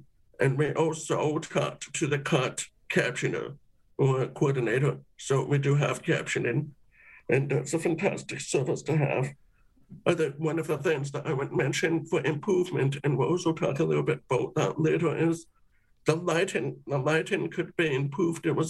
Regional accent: Canada; these productions that everyone else seems to love and appreciate, but they don't quite recognize us being Canadian.

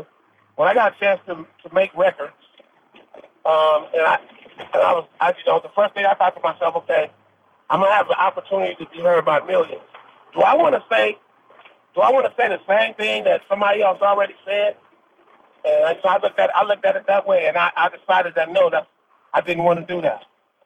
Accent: Los Angeles, California, United States; I grew up in Los Angeles during the time when the average lifespan of a young black male was 22 years old.

